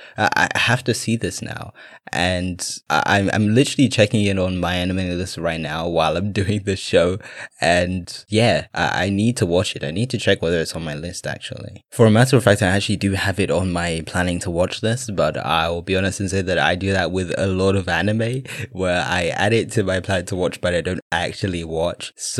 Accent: England, United Kingdom; now as a Brit, I'm just going to like literally compare everything that happened in, well, everything that our country, or at least what England looks like

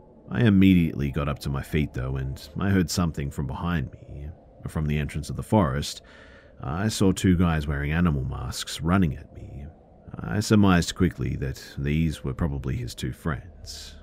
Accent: France; English is a second language; Please forgive me too if anything I said was spoken a little bit weird, as like I said, I am from France.

